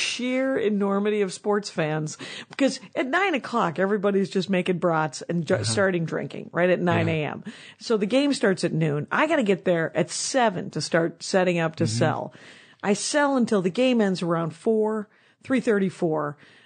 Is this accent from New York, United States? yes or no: no; Mosinee, Wisconsin, United States; I grew up in Mosinee, which is a paper town up north of.